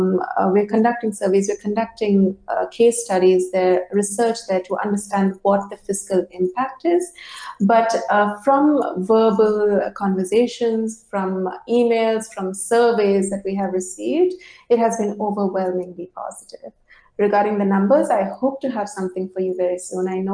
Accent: Dubai, United Arab Emirates; I grew up in Dubai.

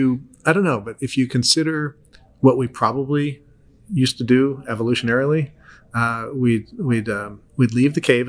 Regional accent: Canada; being Canadian

